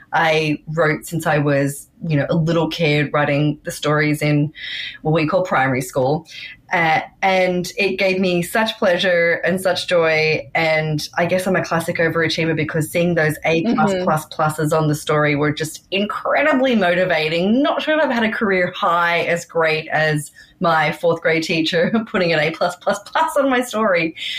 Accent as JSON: {"language": "English", "country": "Australia", "moved": "as an adult", "lives_now": "New York, United States", "said": "I'm Australian, but I live in New York. I moved here in 2009"}